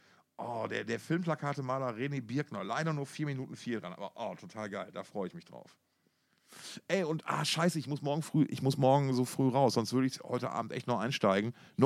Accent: Essen, North Rhine-Westphalia, Germany; born there; moved away

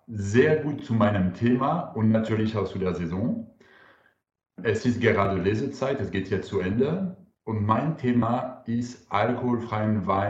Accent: France; German is a second language; now in Karlsruhe, Germany; ich bin Franzose. Ich bin 44 Jahre alt und ich wohne in Baden-Württemberg in Karlsruhe.

